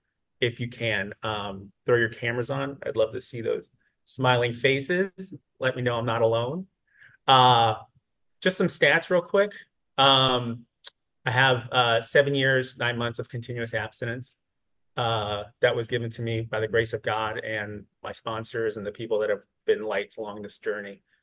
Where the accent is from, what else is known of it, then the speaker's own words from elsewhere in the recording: Chicago, Illinois, United States; I'm originally from Chicago, Midwest is best.